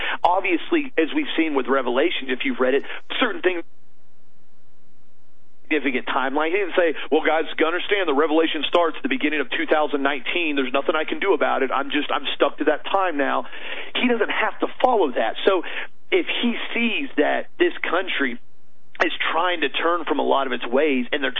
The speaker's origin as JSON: {"language": "English", "country": "United States", "said": "And I'm American. I'm proud to be here."}